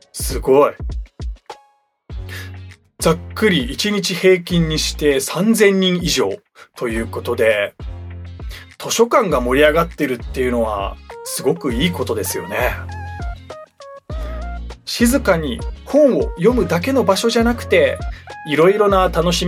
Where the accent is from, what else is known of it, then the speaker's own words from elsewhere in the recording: Sagamihara, Kanagawa, Japan; 僕の地元であります、相模原ということでね、